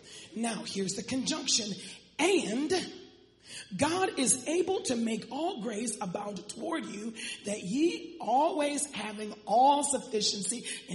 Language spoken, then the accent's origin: English; Chicago, Illinois, United States; I'm from Chicago.